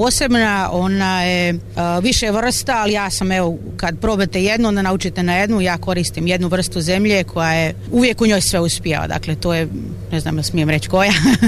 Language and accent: Croatian; Bosanska Posavina, Bosnia & Herzegovina; mi smo porijeklom iz Bosanske Posavine, gdje je sva ravnica i uvijek je baza bila poljoprivreda, plastenici, povrće